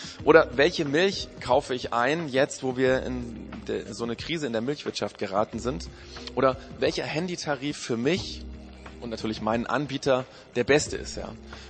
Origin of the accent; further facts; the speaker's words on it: Bavaria, Germany; wo kommst denn du her? Der muss so und so Bayern sagen, ne? Aber ich meine, im Ausland, stimmt, im Ausland muss ich sagen.